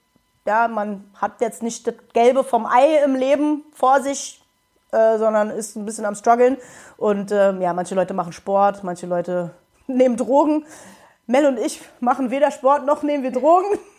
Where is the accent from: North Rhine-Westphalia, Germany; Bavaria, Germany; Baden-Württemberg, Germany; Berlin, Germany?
Berlin, Germany; Ich komme aus Berlin. Ich bin halbe Amerikanerin, hier in Berlin aufgewachsen